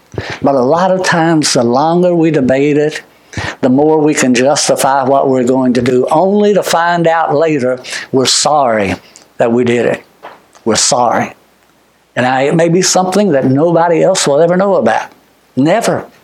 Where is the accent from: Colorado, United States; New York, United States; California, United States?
California, United States; also born or lived in Tennessee; And when I moved from California to Tennessee, they thought I'd come from Sodom and Gomorrah because I was from California.